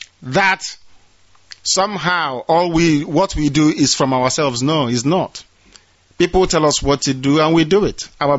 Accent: Umuahia, Abia, Nigeria; I'm from Isiama Faruku Ibeku.

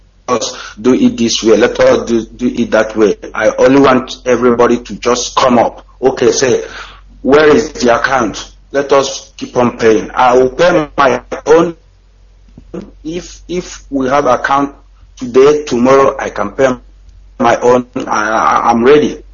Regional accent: Anambra, Nigeria; now in Bangkok, Thailand; I'm from Orifte, Anambra State, Biafra land. I'm calling from Bangkok.

